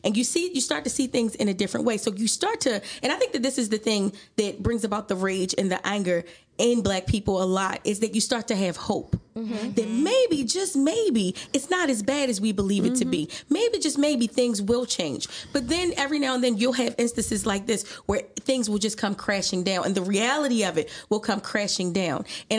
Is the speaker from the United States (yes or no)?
yes; Baltimore, Maryland, United States; I think that I grew up in Baltimore City for the most part. I'm an Army brat, but we came back here when I was about 9 years old. And so, and of course, my family is Black.